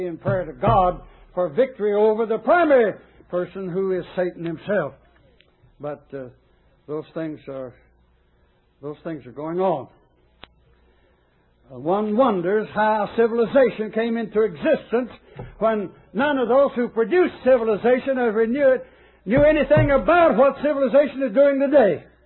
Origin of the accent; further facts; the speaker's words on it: United States; I'm an American, and I love America.